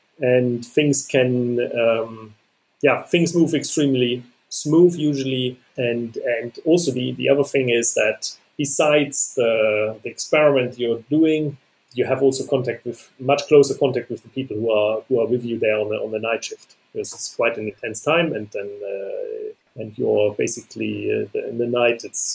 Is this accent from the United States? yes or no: no; Germany; I am German. I was born in Germany in 1980.